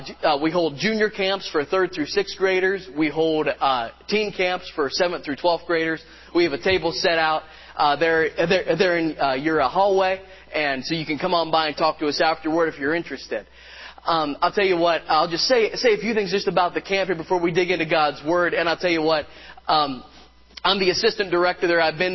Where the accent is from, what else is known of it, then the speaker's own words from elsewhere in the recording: Mount Pleasant Mills, Pennsylvania, United States; now in Spruce Creek, United States; We are from all the way up in Spruce Creek, Pennsylvania. I am originally from Snyder County, Pennsylvania, Mount Pleasant Mills area.